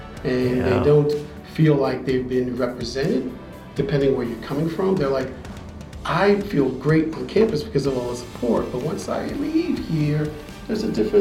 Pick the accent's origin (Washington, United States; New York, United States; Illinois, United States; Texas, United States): New York, United States; New York City; moved away as an adult; now in Fort Collins, United States; I'm not from Fort Collins. I grew up in New York City, in New York.